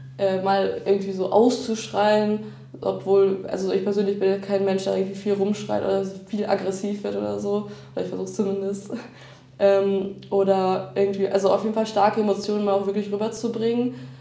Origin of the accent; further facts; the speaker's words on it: Duisburg, North Rhine-Westphalia, Germany; ich komme aus Duisburg, wie gesagt, ne? Großstadt, bisschen Ruhrgebiet und so.